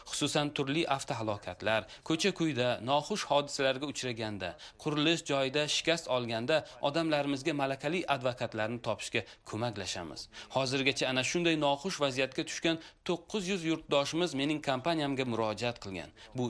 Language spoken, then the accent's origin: Uzbek; Tashkent, Uzbekistan; o'zbekistonlikman, Toshkentdan. Ota-onam esa asli Samarqanddan. Shuning uchun o'zimni samarqandlik his qilaman.